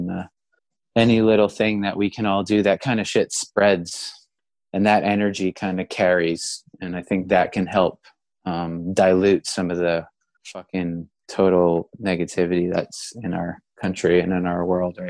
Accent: United States; being an American right now is extremely stressful.

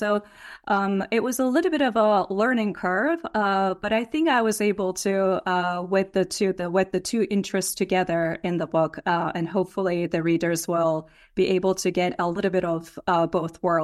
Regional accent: Turkey; I grew up in Turkey

